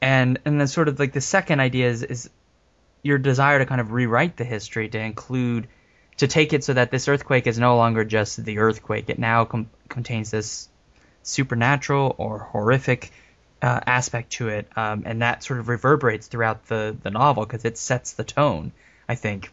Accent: California, United States; It's something that I'm from California, so we kind of...

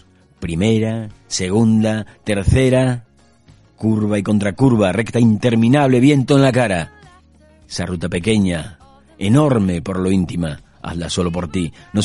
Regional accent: Grandas de Salime, Asturias, Spain; cuando algunos visitantes del Museo Etnográfico de Grandas, de aquí de mi pueblo, le decían a mi padre, que era el director

